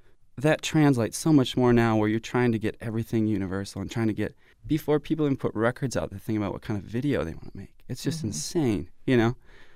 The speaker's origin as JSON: {"language": "English", "town": "Minneapolis", "region": "Minnesota", "country": "United States", "also_born_or_lived": "Austin, Texas / Los Angeles", "said": "I had a great time in Austin and LA, but I didn't know what was going on back home. I had no idea. A couple bands were starting to get out of Minneapolis that people were"}